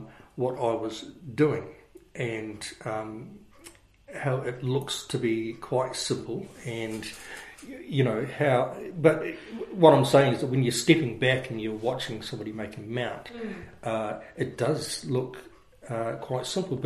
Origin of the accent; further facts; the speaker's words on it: Opunake, Taranaki, New Zealand; born there; because I was born in Opanaki